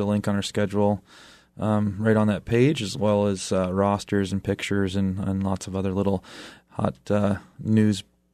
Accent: Minnesota, United States; Yep, I was born and raised in Minnesota, so grew up a lot with a lot of hockey in my life.

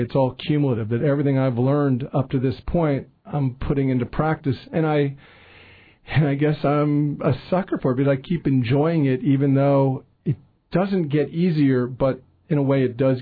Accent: Pennsylvania, United States; also born or lived in North Carolina; I grew up on the East Coast outside Philadelphia. We didn't go anywhere.

